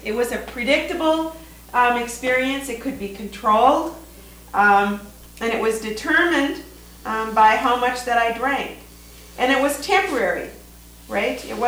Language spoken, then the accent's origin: English; Midwest, United States; I grew up in the Midwest, and good German, Dutch family.